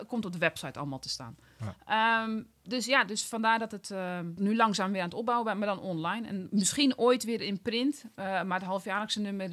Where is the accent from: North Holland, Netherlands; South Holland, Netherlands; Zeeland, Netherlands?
Zeeland, Netherlands; En ik ben een geboren en getogen Zeeuw.